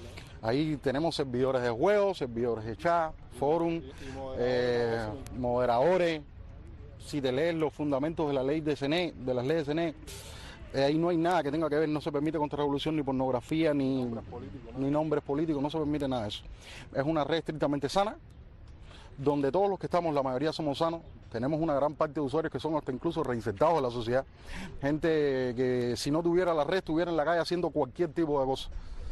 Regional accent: San Agustín, Havana, Cuba; yo soy de San Agustín

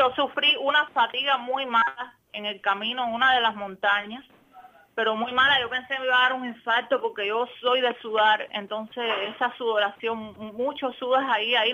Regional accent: Cuba; moved away; somos cubanos, es donde está nuestra familia.

